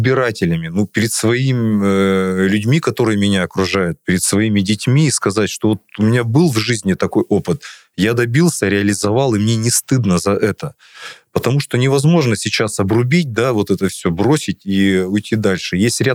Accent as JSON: {"language": "Russian", "town": "Irkutsk", "region": "Irkutsk Oblast", "country": "Russia", "said": "Я иркутянин, и все надо смотреть комплексно."}